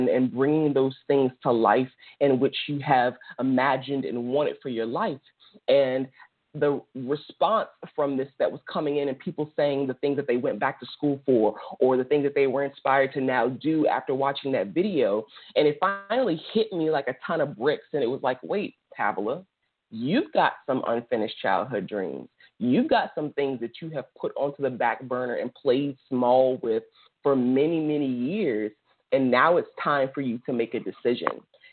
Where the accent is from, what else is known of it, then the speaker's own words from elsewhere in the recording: New Orleans, Louisiana, United States; now in California, United States; And so I didn't end up going to college, you know, here in California, but I went in New Orleans, my hometown.